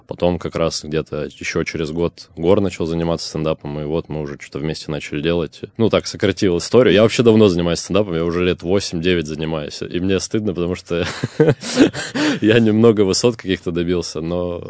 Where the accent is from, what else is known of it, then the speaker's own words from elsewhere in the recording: Novouralsk, Sverdlovsk Oblast, Russia; Я сам из Новоуральска